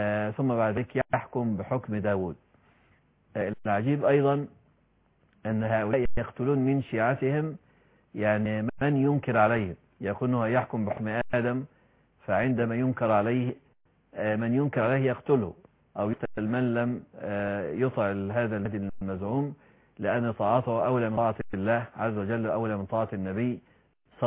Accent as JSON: {"language": "Arabic", "country": "Egypt"}